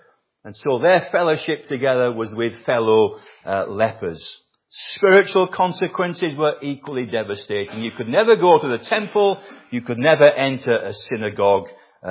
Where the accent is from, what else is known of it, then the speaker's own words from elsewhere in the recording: England, United Kingdom; Now, I'm English and many here are Welsh